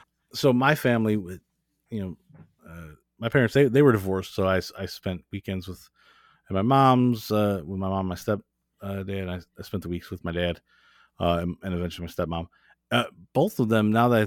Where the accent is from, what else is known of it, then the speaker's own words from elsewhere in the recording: Midwest, United States; I think maybe this has something to do with growing up in the Midwest when it was, you know, very cold